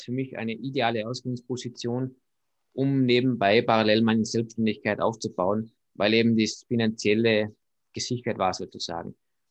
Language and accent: German; Austria; bei uns in Österreich Volksschule, Hauptschule, dann Gymnasium, Matura, also Abi.